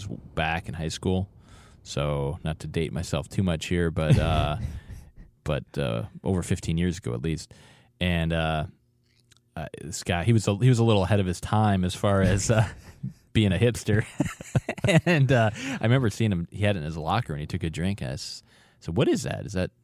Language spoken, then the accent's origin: English; Wisconsin, United States; they were made just down the road from where I grew up in Wisconsin, and they weren't considered anything out of the ordinary.